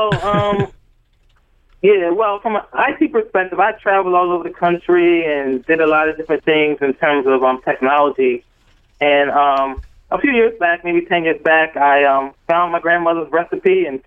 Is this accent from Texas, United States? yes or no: no; Williamstown, New Jersey, United States; also born or lived in Camden; Okay, well, I'm from Williamstown.